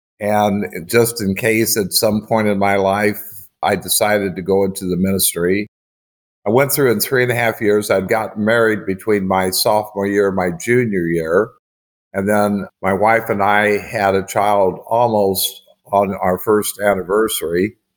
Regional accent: Alton, Illinois, United States; born there; also born or lived in Texas; I was born in Alton, Illinois.

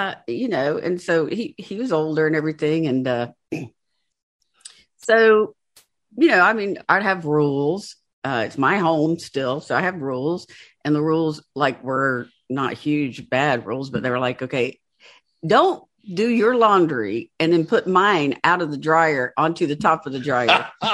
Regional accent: the South, United States; But anyway, can you tell we're from the South?

